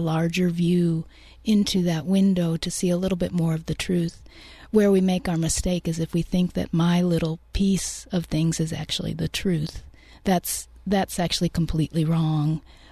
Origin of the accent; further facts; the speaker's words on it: Oklahoma, United States; Well, I know I grew up in Oklahoma, and so in that particular time when I was growing up